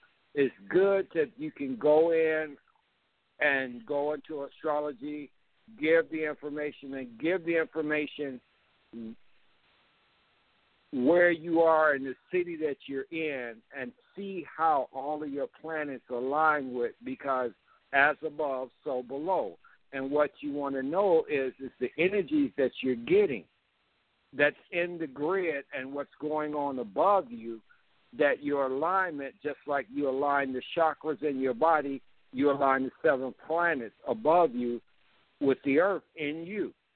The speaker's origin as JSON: {"language": "English", "region": "Mississippi", "country": "United States", "tie": "born there", "lives_now": "Georgia, United States", "said": "because I was born in Mississippi."}